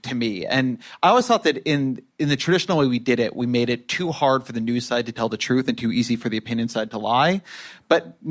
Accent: Irvine, California, United States; I grew up in Irvine, as I mentioned.

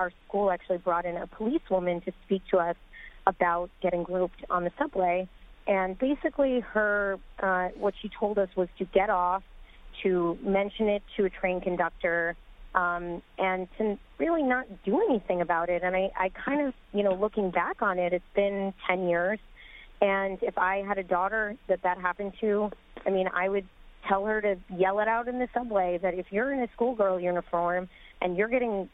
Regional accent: New York City, New York, United States; I grew up in New York City. I went to a private school with uniforms. Taking the subway in the morning was literally a battlefield.

